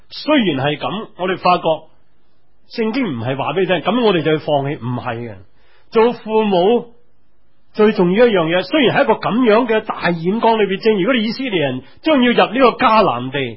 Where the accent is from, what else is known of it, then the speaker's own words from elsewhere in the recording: New Territories, Hong Kong; 我小时候在新界长大